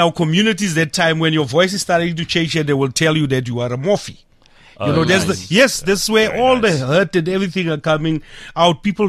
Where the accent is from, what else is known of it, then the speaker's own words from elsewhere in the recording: South Africa; you know our South Africans, they don't believe you as a South African when you start something until you link it with an American.